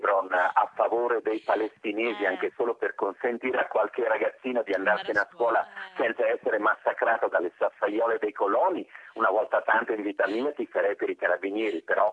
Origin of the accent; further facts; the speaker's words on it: Abruzzo, Italy; cui parlo anche da abruzzese